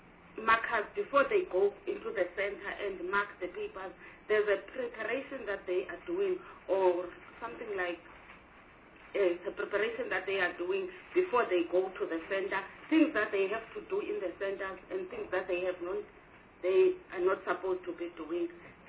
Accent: Eastern Cape, South Africa; Chairperson, I'm from Eastern Cape.

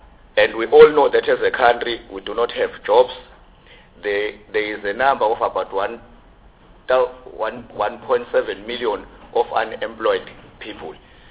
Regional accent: Pietermaritzburg, KwaZulu-Natal, South Africa; from Pietermaritzburg.

